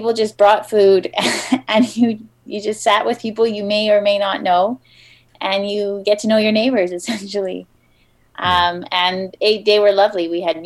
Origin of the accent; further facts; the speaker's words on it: Vancouver, British Columbia, Canada; so I'm from Vancouver. So I am from a big city, and I've been in a shoe shop now for about 13 years.